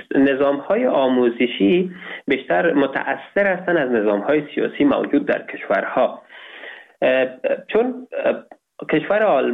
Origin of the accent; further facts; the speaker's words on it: Kabul, Afghanistan; نویسنده و پژوهشگر مسائل افغانستان و غرب آسیا. در سال 1999 در ولایت کابل متولد شدیم.